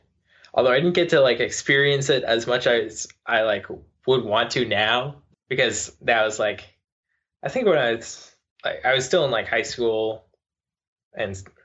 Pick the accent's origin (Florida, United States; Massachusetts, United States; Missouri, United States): Massachusetts, United States; Concord; Yep, I'm from Concord, Mass, so it's like an hour and a half from Amherst. It's more towards Boston. It's like 40 minutes outside of Boston, so it's like the greater Boston area.